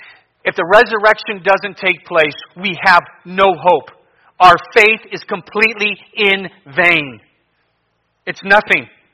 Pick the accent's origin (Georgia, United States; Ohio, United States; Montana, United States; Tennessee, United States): Ohio, United States; I grew up going to church. I grew up Catholic. I grew up outside of Cleveland. And so my parents had divorced, and we had moved just outside of Cleveland, about 20 miles